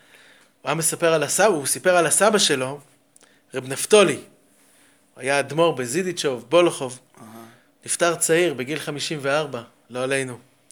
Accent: Haifa, Haifa District, Israel; אני כחיפאים זוכר

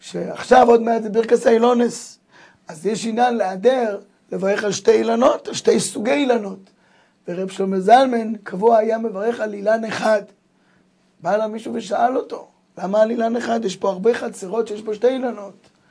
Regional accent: Jerusalem, Jerusalem District, Israel; אני ירושלמי

